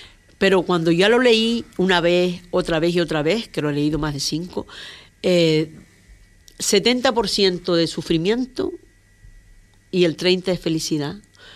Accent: Ajuy, Canary Islands, Spain; also born or lived in Tenerife; nací en Ajuy. En Ajuy, sí, empiezo por exacto. Mi nacimiento. Wow. Allí fui una niña feliz, me crié con mis padres y mis abuelos y mis hermanos. Mi padre emigró a Layún, todo eso es historia que cuento ahí. Emigramos a Tenerife

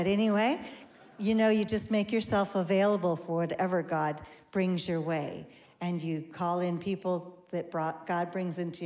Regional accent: Portage, Wisconsin, United States; I grew up in Portage, Wisconsin, and people say, how does Portage meet Africa?

